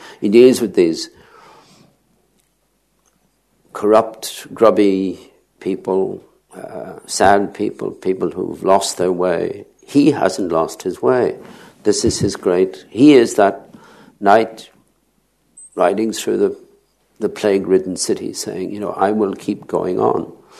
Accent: Ireland; I grew up in Ireland in the 1950s with a deep sense of sin.

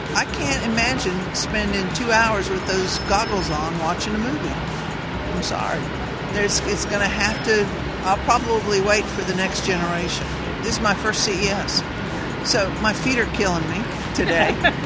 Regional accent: North Carolina, United States; I'm from North Carolina.

